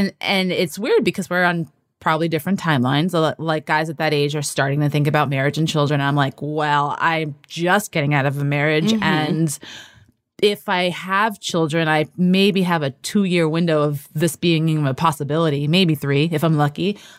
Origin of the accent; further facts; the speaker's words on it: New York City, New York, United States; I grew up in New York City. I was taking the subway at 12. Like, you know, you just grow up fast when you grow up in New York.